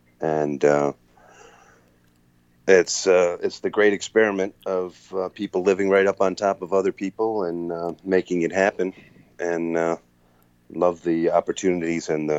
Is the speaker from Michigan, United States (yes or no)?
yes; Detroit, Michigan, United States; I'm from Detroit, Grosse Pointe, East Side. My folks are still there in Michigan.